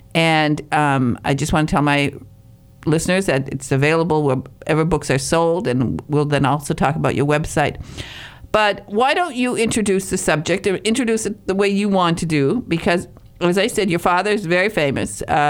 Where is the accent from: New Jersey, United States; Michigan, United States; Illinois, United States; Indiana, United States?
Michigan, United States; I'm from Michigan, so yeah. I'm more aware of people of Michigan and Minnesota than the average person